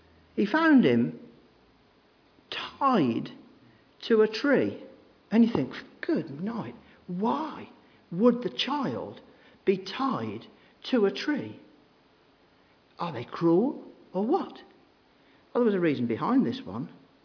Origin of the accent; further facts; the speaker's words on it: South Sudan; now in Uganda; We came to Uganda for rescue, to look for a peaceful place. We came from South Sudan with nothing.